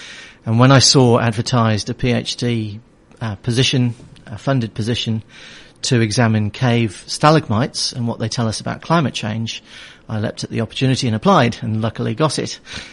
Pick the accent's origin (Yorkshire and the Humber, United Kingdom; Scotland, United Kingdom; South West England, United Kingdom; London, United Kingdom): Yorkshire and the Humber, United Kingdom; Great Ayton; now in New Zealand; Well, I was born in Yorkshire and spent most of my life in Yorkshire as a child, living in a village called Great Ayton